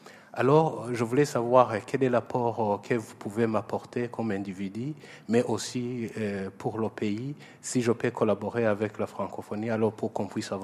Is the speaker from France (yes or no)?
no; Burundi; Je viens de la République du Burundi, un pays qui n'est pas membre de l'ICANN.